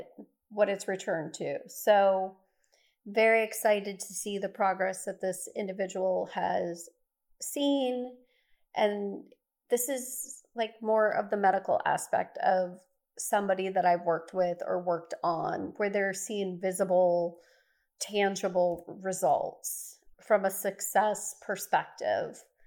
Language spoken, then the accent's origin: English; Midwest, United States; I grew up in the Midwest, so I'm sure I'm being exposed to a lot of different things that I didn't grow up with.